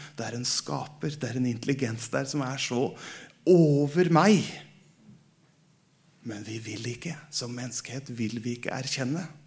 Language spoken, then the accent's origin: Norwegian; Folkenborg, Østfold, Norway; der jeg kommer fra, Indre Østfold, fra Folkenborg.